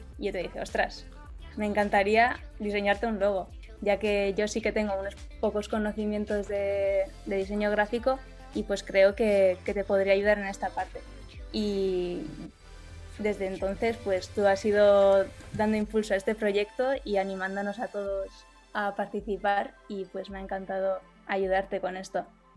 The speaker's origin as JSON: {"language": "Spanish", "region": "Basque Country", "country": "Spain", "lives_now": "Barcelona, Spain", "said": "Soy del País Vasco y por eso estudié allí. Pero en este momento estoy estudiando en Barcelona"}